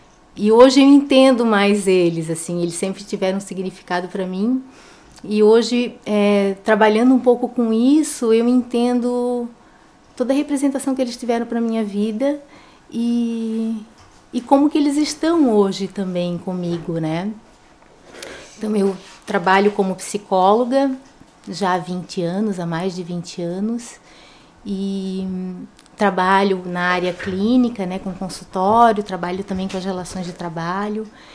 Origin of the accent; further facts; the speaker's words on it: Florianópolis, Santa Catarina, Brazil; E sou do sul da ilha, sou manezinha da ilha, nasci no Ribeirão, que é bem próximo daqui.